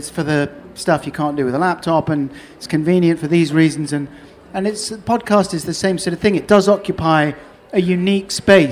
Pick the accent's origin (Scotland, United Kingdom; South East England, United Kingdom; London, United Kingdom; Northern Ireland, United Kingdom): London, United Kingdom; now in Norwich, United Kingdom; Yeah, off the Earl's Court Road.